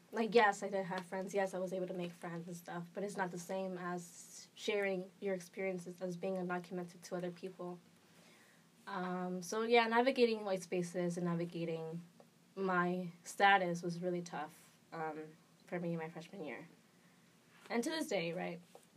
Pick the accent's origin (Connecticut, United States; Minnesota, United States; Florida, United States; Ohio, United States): Connecticut, United States; New Haven; I grew up in New Haven, Connecticut, where it's just super, super diverse, predominantly black and brown population.